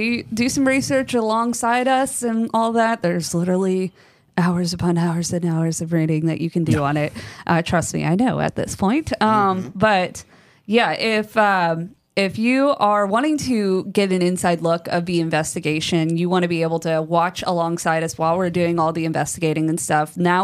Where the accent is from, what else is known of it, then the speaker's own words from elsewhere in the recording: Florida, United States; I'm from Florida, people.